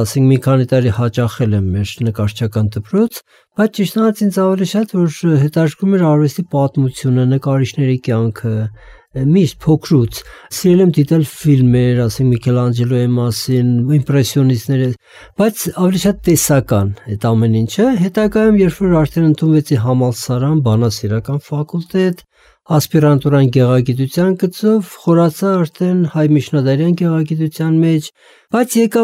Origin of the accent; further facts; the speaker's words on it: Gyumri, Shirak, Armenia; also born or lived in Yerevan; սկիզբը ասում եմ Գյումրին էր, որովհետեւ ես շատ-շատ ավելի հասուն, այսպես առաջացած տարիքում զգացի ծննդավայրիս զմայլանքը, գեղեցկությունը